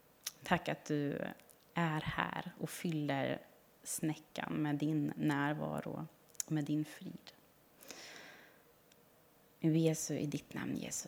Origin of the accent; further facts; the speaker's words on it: Southern Germany, Germany; Swedish is a second language; moved away as an adult; now in Gotland, Sweden; Jag är uppvuxen i södra Tyskland, till alltså gränsen mot Schweiz och Frankrike. Det är 2 mil till Schweiz och 3 mil till Frankrike.